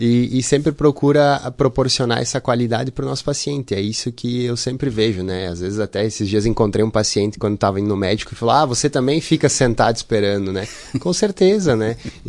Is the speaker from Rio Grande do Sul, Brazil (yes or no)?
yes; Marau, Rio Grande do Sul, Brazil; a gente é daqui de Marau mesmo, né?